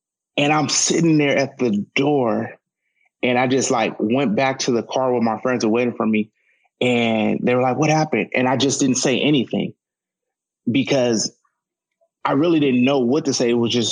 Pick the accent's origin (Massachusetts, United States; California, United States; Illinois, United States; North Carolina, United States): California, United States; Stockton; Like I said, I grew up in South Stockton. That even to this day, that's probably more minorities live in that area of town.